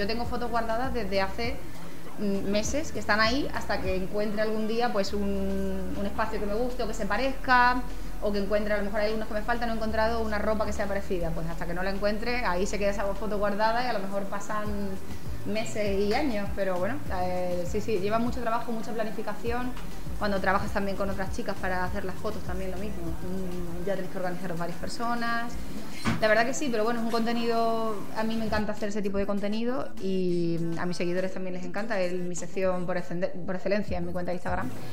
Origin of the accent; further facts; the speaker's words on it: Marbella, Andalusia, Spain; soy de Marbella, nacida aquí, he vivido aquí toda mi vida, he estudiado aquí, luego me fui fuera, estudié fuera, volví.